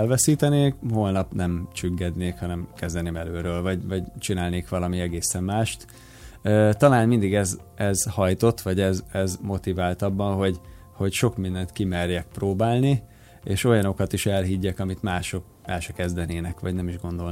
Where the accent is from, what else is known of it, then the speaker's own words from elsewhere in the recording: Nyírmada, Szabolcs-Szatmár-Bereg, Hungary; mivel egyébként nyírmadai vagyok, és Nyíregyháza környékén nőttem föl